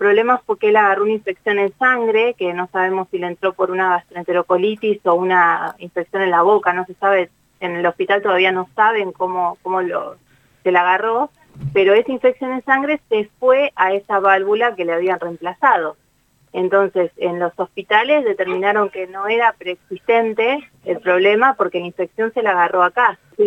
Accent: Argentina; moved away; alguna solución que quizás nosotros como argentinos no sabemos, porque yo vivo hace poco acá.

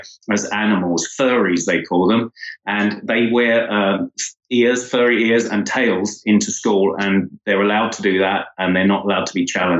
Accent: England, United Kingdom; the guy was born not far from where I grew up in England.

